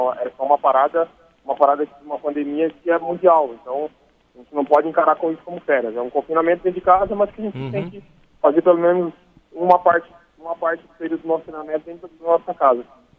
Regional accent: Americana, São Paulo, Brazil; Sou de Americana, sou natural, nascido, que está daqui.

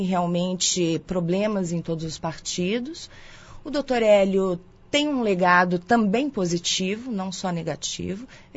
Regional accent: Campinas, São Paulo, Brazil; Eu vim para Campinas, eu fiz 4 anos de idade aqui na cidade. E cresci, minha infância foi no Castelo

